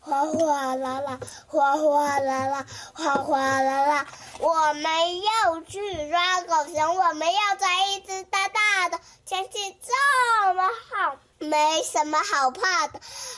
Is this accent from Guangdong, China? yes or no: yes; Chaozhou, Guangdong, China; 今年6岁了，我来自潮州，